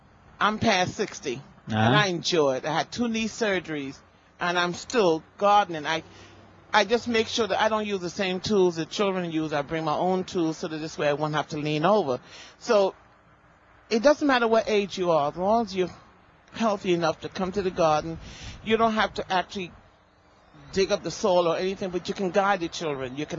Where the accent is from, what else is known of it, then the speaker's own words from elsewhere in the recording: New York, United States; now in Texas, United States; What happened is I'm a transplant from New York.